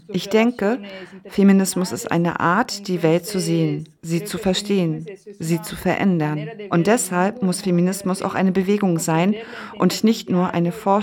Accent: Brazil; Ich komme aus Brasilien

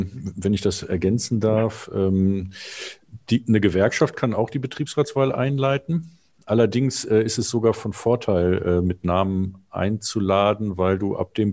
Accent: Cologne, North Rhine-Westphalia, Germany; Ich rede aber als Kölner

